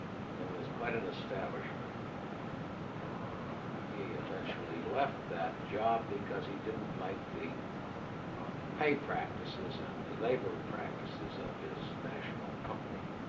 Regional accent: New York City, New York, United States; born there; I was born in New York City because both of my parents lived there at that time.

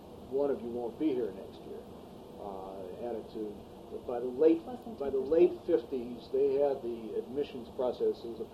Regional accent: Cleveland, Ohio, United States; knew I was from Cleveland

